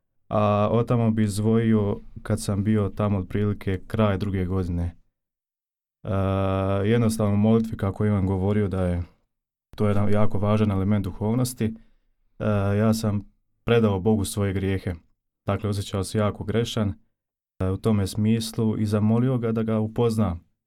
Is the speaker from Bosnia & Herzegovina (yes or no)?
yes; Zenica, Federation of Bosnia and Herzegovina, Bosnia & Herzegovina; dolazim iz Zenice. Sad sam trenutno 5. godina na teologiji našoj dijecezanskoj.